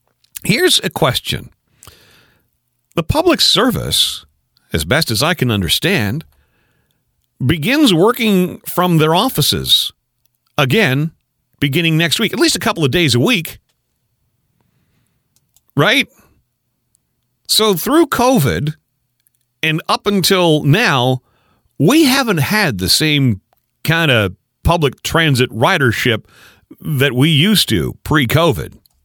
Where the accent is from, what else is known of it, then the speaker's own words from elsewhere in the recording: Ottawa, Ontario, Canada; born there; since before I was born in Ottawa in 1969. It snows here.